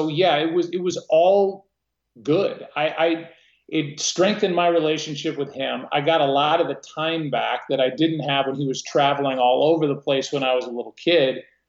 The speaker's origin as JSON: {"language": "English", "town": "St. Louis", "region": "Missouri", "country": "United States", "tie": "born or raised there", "said": "I grew up in St. Louis. Everybody knew my dad."}